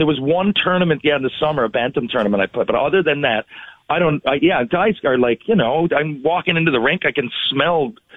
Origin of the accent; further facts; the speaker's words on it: Newfoundland and Labrador, Canada; I'm from Newfoundland. Like, we had an inferiority complex. I played the Nationals growing up.